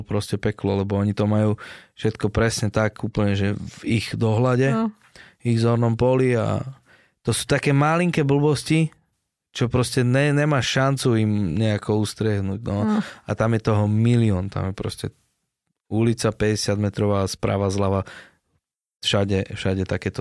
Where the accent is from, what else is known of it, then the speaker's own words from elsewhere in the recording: Trnava, Trnava Region, Slovakia; A potom sa pýtal, že odkiaľ som, že zo Slovenska, že odkiaľ, že z Trnavy.